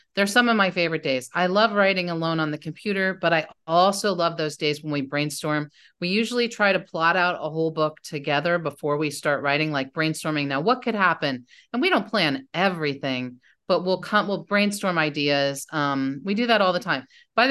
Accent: New Jersey, United States; also born or lived in Indiana; now in Bowling Green, United States; And I grew up in New Jersey. And I mostly grew up in the North. I also grew up in Indiana for a while.

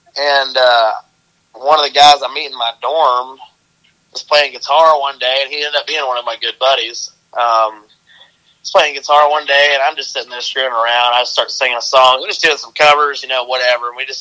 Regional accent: Knoxville, Tennessee, United States; I grew up, I'm from Knoxville, Tennessee, which is East Tennessee.

